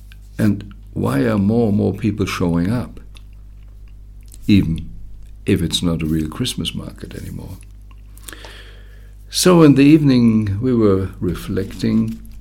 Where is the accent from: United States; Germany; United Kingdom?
Germany; I grew up in Germany, so it was always on the 24th in the evening.